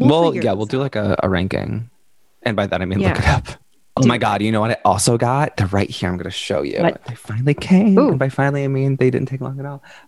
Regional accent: Midwest, United States; also born or lived in Wisconsin; I'm from the Midwest. I spent 8 years in Wisconsin. I know about a lot of snow.

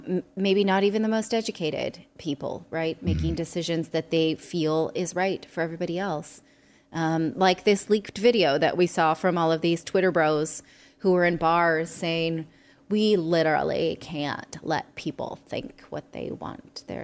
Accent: California, United States; It's what I had to learn not to do because I'm also from California.

